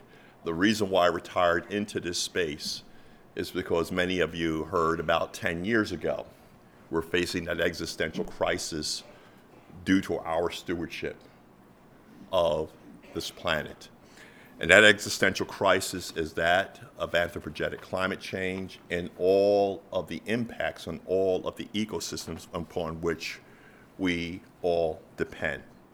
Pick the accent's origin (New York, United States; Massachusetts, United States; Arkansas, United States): New York, United States; Peekskill; I grew up in the Hudson Highlands, born and raised in Peekskill, New York, large family of nine.